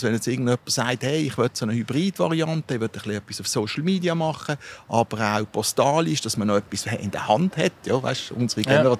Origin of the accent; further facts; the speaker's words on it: Allschwil, Basel-Landschaft, Switzerland; geboren, Stadt Basler eigentlich, dann ja, auf Allschwil gezogen. Ich bin in Allschwil aufgewachsen, die ganze Jugend verbracht, dann verschiedene Stationen in Basel-Biertouren gemacht